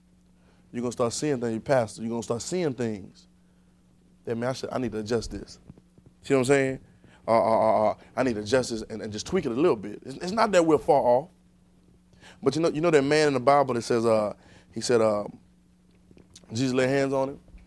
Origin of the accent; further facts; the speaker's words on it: Baton Rouge, Louisiana, United States; born there; Because we wasn't born in Israel. I was born in Baton Rouge.